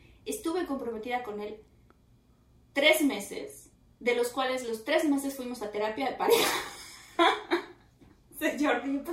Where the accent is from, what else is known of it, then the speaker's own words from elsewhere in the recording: Mexico; Y como mexicana, que somos súper acomedidos y atentos y así.